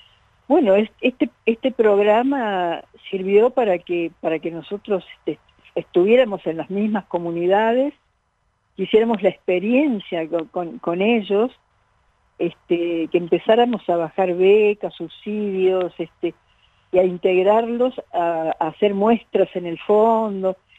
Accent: Cosquín, Córdoba, Argentina; Bueno, yo soy oriunda de Cosquín, de Córdoba, y soy artesana ceramista.

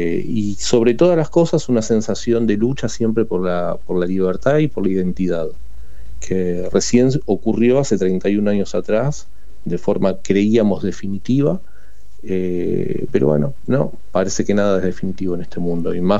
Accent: Argentina; first language Ukrainian; Spanish is a second language; Yo la verdad soy nieto de ucranianos, vivo en la Argentina desde mi nacimiento, nací en la Argentina, mis padres son argentinos, pero mi primer idioma fue el ucraniano, la cultura que mamé en mi casa fue la ucraniana.

